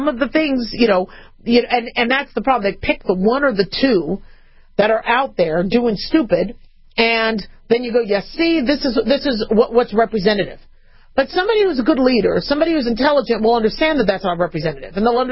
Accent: United States; I mean, I'm an American.

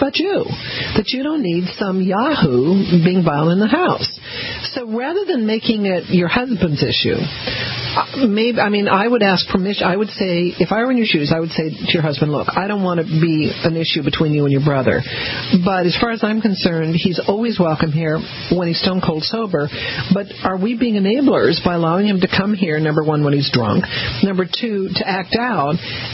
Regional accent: Southern United States, United States; See, I'm Southerner

